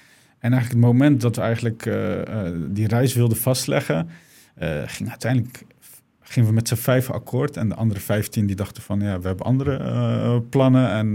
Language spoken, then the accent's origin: Dutch; The Hague, South Holland, Netherlands; Ik kom zelf uit Den Haag.